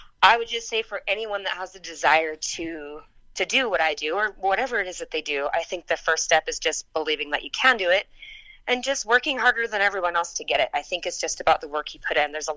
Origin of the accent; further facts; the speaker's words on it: Kansas, United States; also born or lived in Texas; I was born in Texas. I grew up in Kansas. It was a huge influence for me growing up.